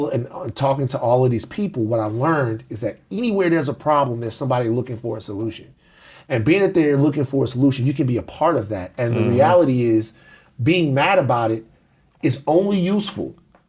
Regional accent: the South, United States; I'm from the South.

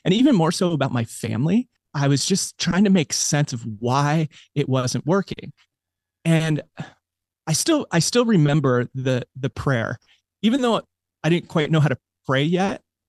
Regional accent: United States; I grew up in America and yet I didn't know what the gospel really was.

